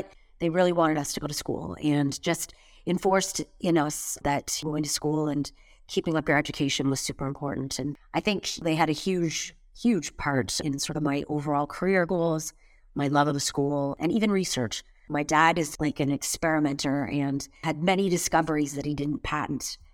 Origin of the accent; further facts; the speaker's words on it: Sault Ste. Marie, Ontario, Canada; also born or lived in Montreal / Toronto / Hamilton; I loved the Sioux, and I still love the Sioux. I think like many Northern Ontario people, once you're part of that kind of community, it really becomes part of you.